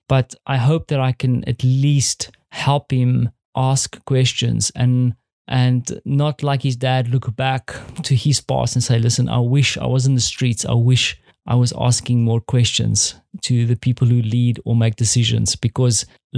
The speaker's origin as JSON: {"language": "English", "country": "South Africa", "tie": "born or raised there", "said": "As a South African, I grew up in a South Africa that felt or that had a system that said that a certain skin color had preferential treatment over another."}